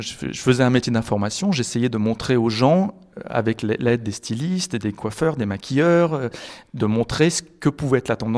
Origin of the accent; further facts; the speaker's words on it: Hauts-de-France, France; je suis un vrai ch'ti. Je suis né à peut-être 20 km des Corons, des Terris, vraiment le nord des mines.